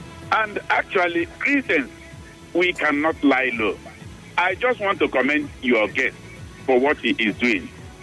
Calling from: Abia, Nigeria; I am calling you from Abia

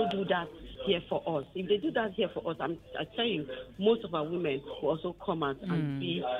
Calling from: Ikeja, Lagos, Nigeria; I'm calling from Ikeja.

